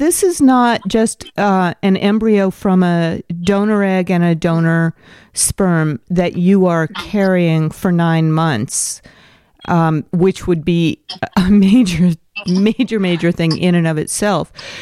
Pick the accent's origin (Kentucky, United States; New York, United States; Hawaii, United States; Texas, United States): Hawaii, United States; born there; You know, I was born in Hawaii, and I'm not Hawaiian